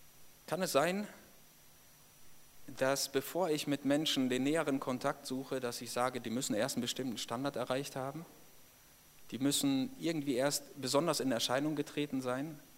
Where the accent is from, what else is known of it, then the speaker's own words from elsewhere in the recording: Paderborn, North Rhine-Westphalia, Germany; Ich bin in der Gemeinde in Paderborn dort groß geworden, von klein auf.